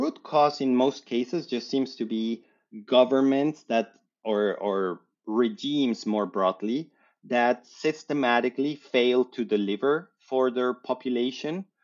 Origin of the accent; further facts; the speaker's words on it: Colombia; my home country of Colombia